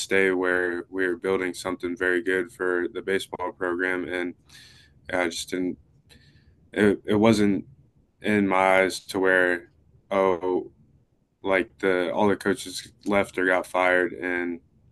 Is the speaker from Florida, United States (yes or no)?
yes; Tampa, Florida, United States; Honestly, I'm from Tampa.